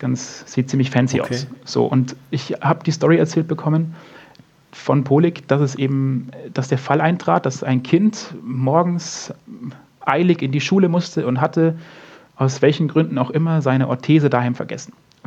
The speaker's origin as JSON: {"language": "German", "town": "Munich", "region": "Bavaria", "country": "Germany", "tie": "born or raised there", "said": "durch München laufe, also meine Heimatstadt sozusagen"}